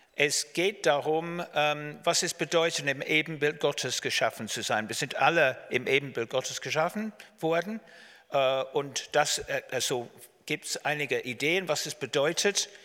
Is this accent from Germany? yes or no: no; England, United Kingdom; German is a second language; also born or lived in Austria; Und ich bin aus England, wie man sieht und hört.